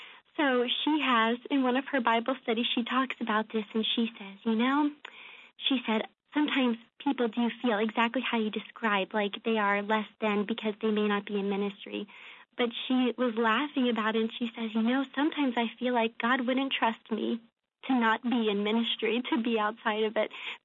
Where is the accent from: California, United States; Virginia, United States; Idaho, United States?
Virginia, United States; Lynchburg; it was like my really, you know, first exposure to being away from home, like my hometown in Lynchburg.